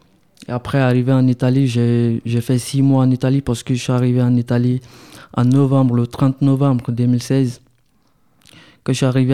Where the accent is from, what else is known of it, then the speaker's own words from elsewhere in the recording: Côte d’Ivoire; now in Libya; Je suis ivoirien d'origine guinéenne. Je suis parti de la Côte d'Ivoire en 2016.